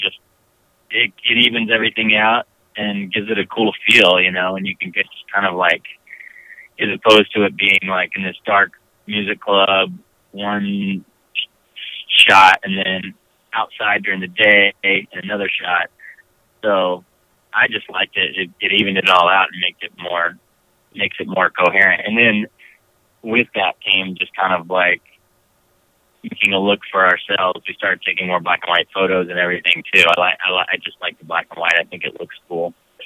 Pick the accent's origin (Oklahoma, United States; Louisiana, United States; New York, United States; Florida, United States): Louisiana, United States; also born or lived in New Orleans; now in Los Angeles, United States; Before that, New Orleans for a long time, and I grew up in North Louisiana.